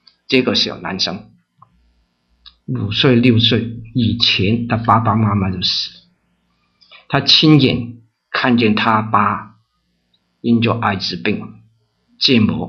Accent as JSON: {"language": "Chinese", "country": "Hong Kong", "second_language": "Chinese", "said": "在香港啊，我的普通话又这么普通，你们都知道我是香港来的。"}